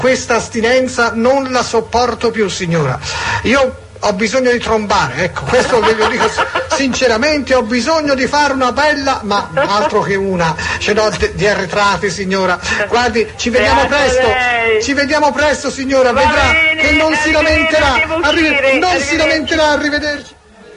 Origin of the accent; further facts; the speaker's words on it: Florence, Tuscany, Italy; non sono di qua perché io sono fiorentino